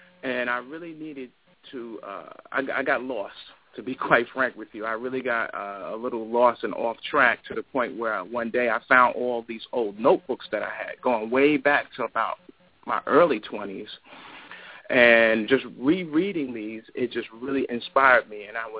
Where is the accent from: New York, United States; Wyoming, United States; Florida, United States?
New York, United States; Long Island; I'm originally from Long Island myself, New York.